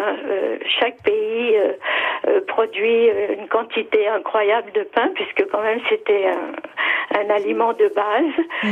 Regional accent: Paris, Île-de-France, France; moi, je suis parisienne.

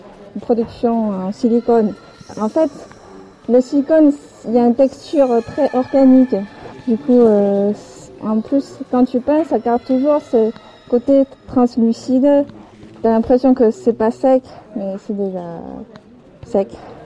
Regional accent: China; Je suis chinoise.

